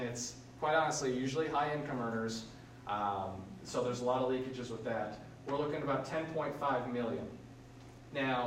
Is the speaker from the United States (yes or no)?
yes; Utah, United States; You know, I personally love the mountains. I grew up in Utah.